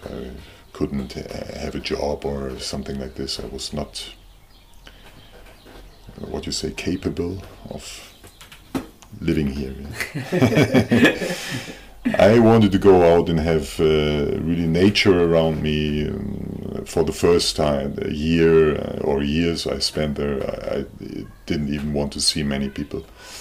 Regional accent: Oldenburg, Lower Saxony, Germany; English is a second language; moved away as an adult; also born or lived in Canary Islands, Spain; now in Tübingen, Germany; I was born in north of Germany. And yes, I grew up also there in Oldenburg, which is my hometown.

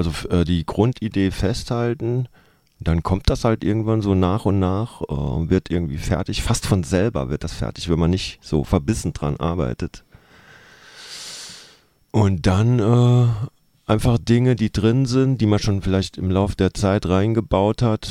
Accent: Saarland, Germany; Ich komme aus dem Saarland, da sagt man das auch so.

